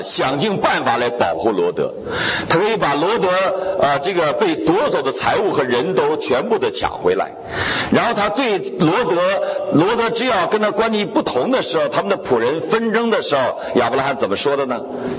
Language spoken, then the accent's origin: Chinese; China